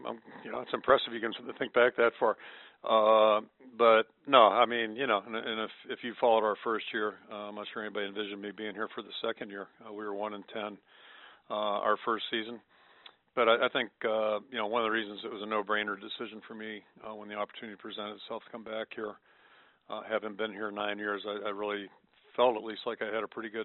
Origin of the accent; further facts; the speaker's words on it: Pittsburgh, Pennsylvania, United States; And growing up in Pittsburgh, you know, it feels very similar to what the Steelers have